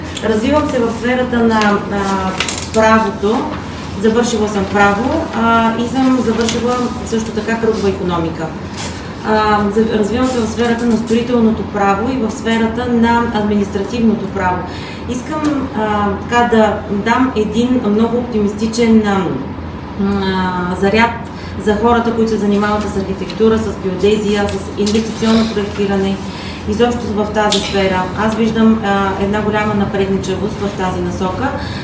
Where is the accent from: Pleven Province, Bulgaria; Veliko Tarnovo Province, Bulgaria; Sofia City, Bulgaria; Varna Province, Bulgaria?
Varna Province, Bulgaria; Varna; от Варна съм.